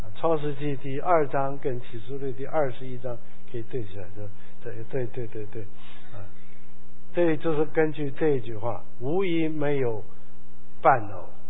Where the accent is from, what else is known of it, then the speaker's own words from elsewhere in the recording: China; 我们中国人说十年树木，百年树人。